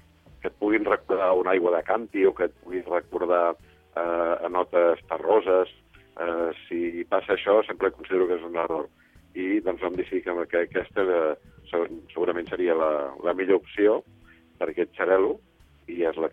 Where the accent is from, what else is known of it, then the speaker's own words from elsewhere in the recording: Catalonia, Spain; jo sóc fill del Penedès, i de ben petit ja anava a la vinya.